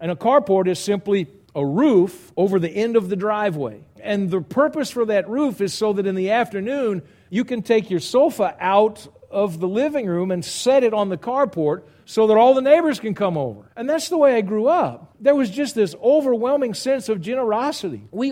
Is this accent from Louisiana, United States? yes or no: yes; Lafayette, Louisiana, United States; making a fast trip back to the town in which I grew up. For those of you that know me, you know I came from Lafayette, Louisiana.